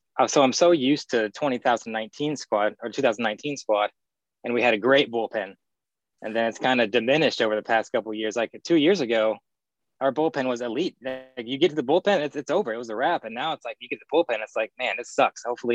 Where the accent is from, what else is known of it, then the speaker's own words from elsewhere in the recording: Houston, Texas, United States; I am from Houston, Northwest Houston. Went to Cypress Creek High School.